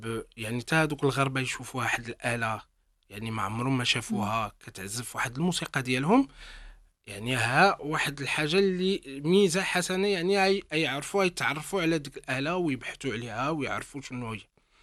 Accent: Morocco; ما عرفناش بأن احنا مغاربة

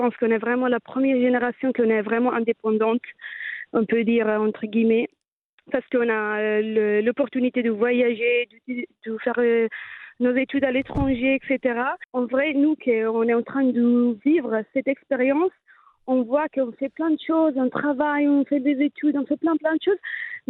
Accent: Italy; accent: Italian; French is a second language; now in France; je suis installée entre l'Italie et la France. Tout d'abord, je m'excuse aussi pour mon petit accent italien.

